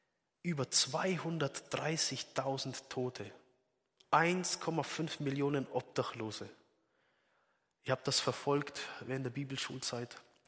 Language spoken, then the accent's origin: German; Ansbach, Bavaria, Germany; Auch dort in meiner Heimatstadt der erste Selbstmordanschlag mit Sprengstoffeinsatz, wenige hundert Meter vom Haus meiner Eltern und wo ich gewohnt habe